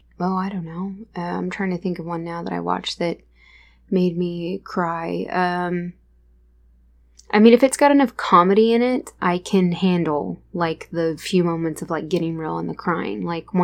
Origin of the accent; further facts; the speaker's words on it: United States; I think that's probably an unpopular opinion to get to say as an American, I guess.